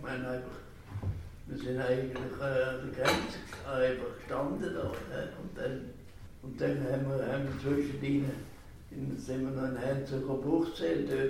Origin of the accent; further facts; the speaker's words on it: Switzerland; Ich als Schweizer habe.